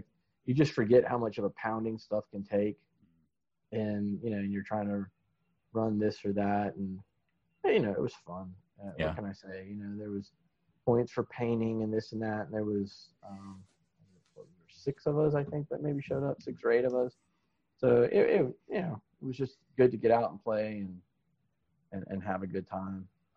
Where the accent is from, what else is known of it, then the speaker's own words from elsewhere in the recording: Florida, United States; now in North Carolina, United States; I grew up in Florida, but I have a buddy, so we grew up together playing Battletech and whatever. And as crazy as it is, we both ended up here in North Carolina